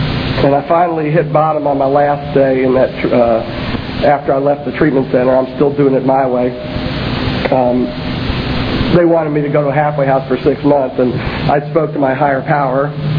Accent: New York, United States; And I'm a New Yorker, really. I've been in the South for a bunch of years.

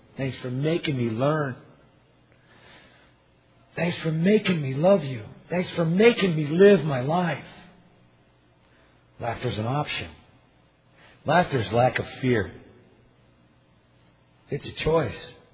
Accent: Oakland, California, United States; born there; And I was born on East 23rd in Fruitvale, there.

